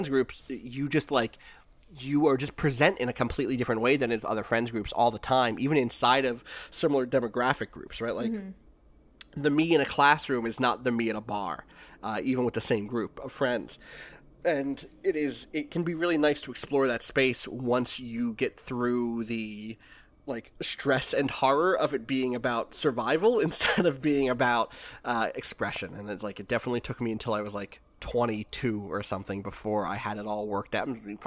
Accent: New Jersey, United States; also born or lived in Wilkes-Barre, United States; So I'm from there, but I was raised in South Jersey. But I don't have there are a lot of South Jersey accent things that I don't have.

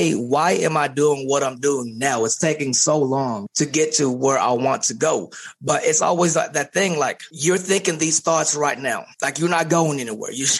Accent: Philippines; I'm from the Philippines. Everything there is pretty much like a whole tribal thing.

